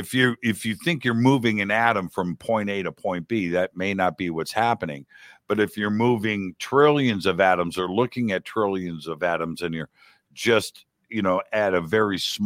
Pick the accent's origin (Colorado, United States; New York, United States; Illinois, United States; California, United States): California, United States; Burbank; Pat Price, a former Burbank, my hometown, former Burbank, California police officer